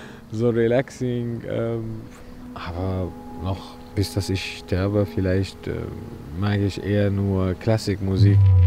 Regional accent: Syria; now in Berlin, Germany; Ich komme aus Syrien und wohne hier seit 8 Jahren in Berlin.

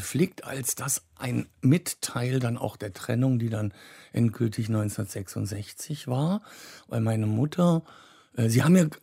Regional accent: Cologne, North Rhine-Westphalia, Germany; born there; Dann wurde ich in Köln geboren

